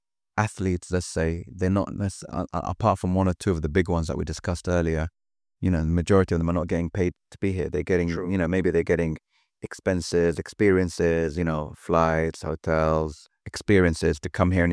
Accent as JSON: {"language": "English", "region": "Abu Dhabi", "country": "United Arab Emirates", "tie": "born or raised there", "also_born_or_lived": "London", "said": "even though I was born in London, I grew up in Abu Dhabi. And I got to see the country in its infancy almost."}